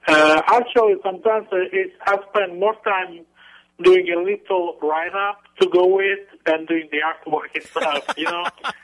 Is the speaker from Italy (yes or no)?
yes; Italy; accent: Italian; Due to my Italian accent and, you know, cold and no stuff.